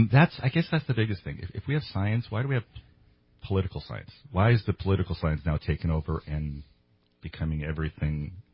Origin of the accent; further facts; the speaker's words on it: Whitmore, United States; I grew up in Whitmore, so I was on a ranch.